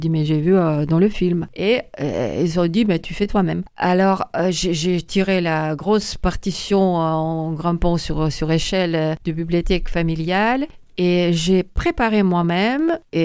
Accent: Lithuania; French is a second language; Pour moi, c'était incroyable parce que je suis venue de fond de l'Union soviétique, de Lituanie.

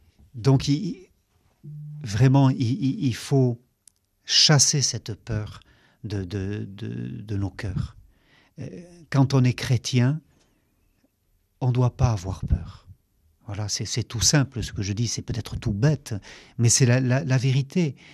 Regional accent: Lourdes, Occitanie, France; comme elle, je suis né à Lourdes. J'ai grandi à Lourdes.

